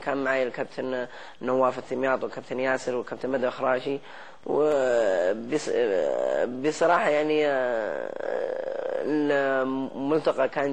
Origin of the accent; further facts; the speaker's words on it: Riyadh, Riyadh Province, Saudi Arabia; born there; من مواليد الرياض، ولدت في مستشفى الشميسي.